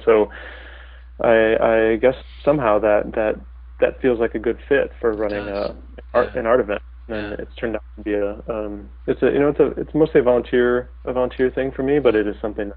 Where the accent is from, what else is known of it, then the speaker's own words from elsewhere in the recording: Detroit, Michigan, United States; born there; now in Seattle, United States; Well, I was born in Detroit.